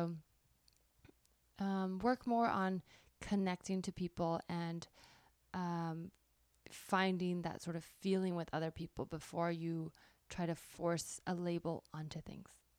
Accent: California, United States; It's just because I grew up in the South Bay. And then when I went to New York, I just tell people I'm from San Francisco because it's easier.

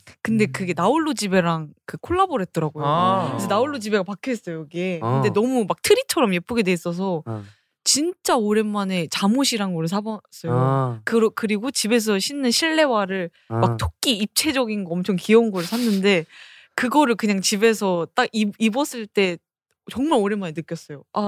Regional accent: Seoul, South Korea; also born or lived in Gwangju / Mokpo / Jangheung / Imsil; 저 서울인데 이제 그 저희 집안이 전라도 쪽이 많아서 많이 살았어요. 전라도 쪽.

